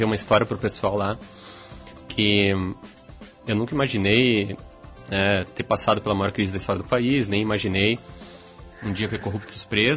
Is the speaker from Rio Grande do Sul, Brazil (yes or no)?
yes; Caxias do Sul, Rio Grande do Sul, Brazil; also born or lived in São Marcos; Isso, mas morei toda a minha vida aqui em Caxias do Sul.